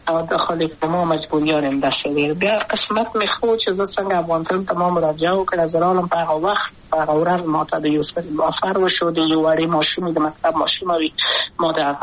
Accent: Kabul, Afghanistan; also born or lived in Maidan Wardak; زه خو اصلا د وردګو ولایت یم، د پلار مې د وردګو ولایت ته خلګنسل شي کې دلې د کابل په تختپل سیمه کې یم او لویا شویم کابل کې

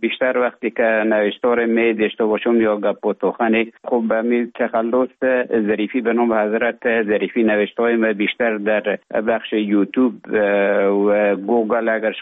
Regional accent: Afghanistan; moved away as an adult; also born or lived in Russia; now in Finland; طالبا آمدن من در افغانستان بودم. بعد از ای که از افغانستان طالبا آمدن به اوج گذاره محکمه که مشکل بود و آمدم به طرف های روسیه و از روسیه آمدم به ایج بفنلان

